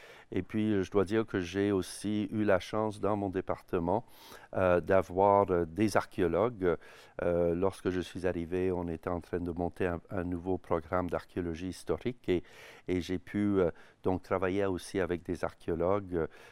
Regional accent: Canada; bien, je suis Canadien d'origine.

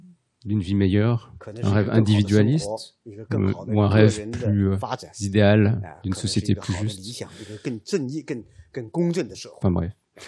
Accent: Switzerland; En tant que Suisse, on ne peut pas espérer mieux.

